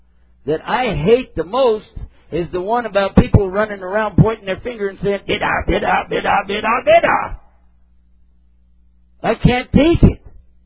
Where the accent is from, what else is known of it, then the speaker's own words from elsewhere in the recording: Texas, United States; Well, what do you want? I'm from Texas.